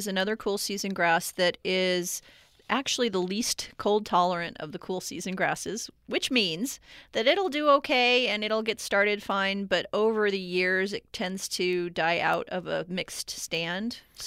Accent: Texas, United States; That's what I grew up with in Texas.

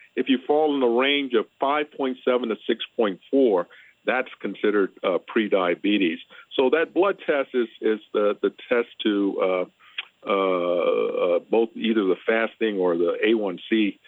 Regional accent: Louisiana, United States; And I have to tell you, I'm from Louisiana, and so the number that I'm about to cite of 38.1% of people in Louisiana being considered being obese

